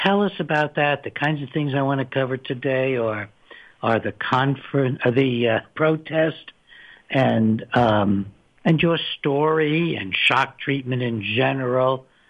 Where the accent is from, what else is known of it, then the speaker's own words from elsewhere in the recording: Berkeley, California, United States; I'm most proud of the campaign I led in my hometown, Berkeley, that persuaded our voters to ban shock treatment here.